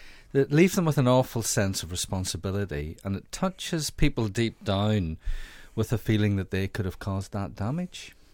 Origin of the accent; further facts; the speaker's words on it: Northern Ireland, United Kingdom; when I grew up in the Troubles in the 70s and 80s, while I'm an Indian gentleman